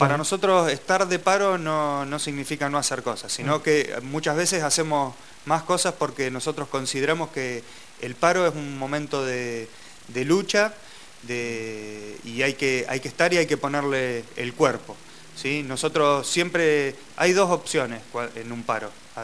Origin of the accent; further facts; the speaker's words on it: Argentina; somos todos argentinos